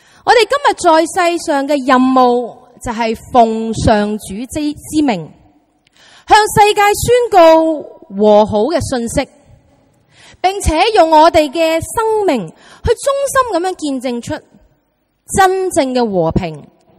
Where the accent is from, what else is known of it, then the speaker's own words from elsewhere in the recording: Hong Kong; 又鼓励我们香港人要一起坚强地生活下去。